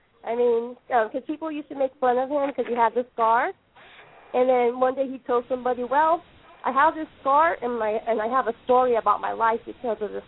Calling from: Ontario, California, United States; Yeah, I'm here on up in Ontario, California.

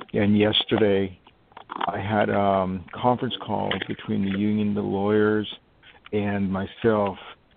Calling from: New York, United States; Oh, I'm calling from New York.

